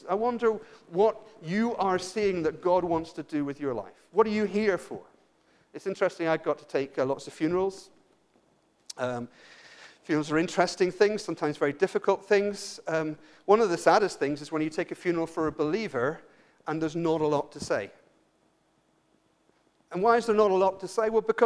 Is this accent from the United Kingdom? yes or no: yes; England, United Kingdom; I'm not actually Irish, you understand. I'm actually English